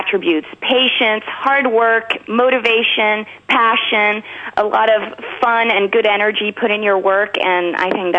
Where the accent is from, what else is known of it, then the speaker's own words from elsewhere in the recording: Paris, Île-de-France, France; now in Los Angeles, United States; I was raised in Paris, France. So, you know, and now I live in Los Angeles, living my dream.